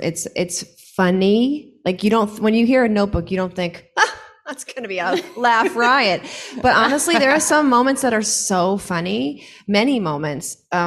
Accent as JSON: {"language": "English", "region": "New York", "country": "United States", "tie": "born or raised there", "said": "Like my hometown of New York can sometimes be."}